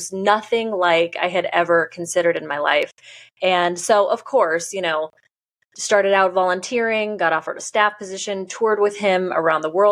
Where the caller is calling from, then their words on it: Overland Park, Kansas, United States; I'm in the Kansas City area, just about 30 minutes south of that. It's in a suburb called Overland Park.